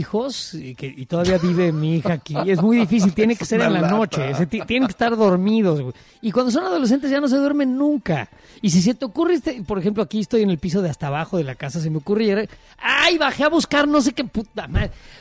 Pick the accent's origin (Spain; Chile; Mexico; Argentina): Mexico; somos los mexicanos, México es el resultado de un sincretismo cultural